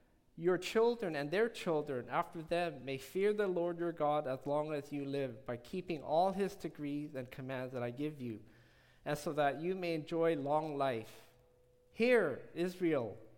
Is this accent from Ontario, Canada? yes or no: no; Vancouver, British Columbia, Canada; I was born and raised in Vancouver.